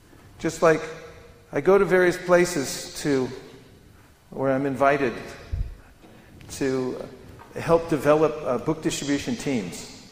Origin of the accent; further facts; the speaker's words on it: California, United States; I come from Silicon Valley. There people are always looking for venture capital.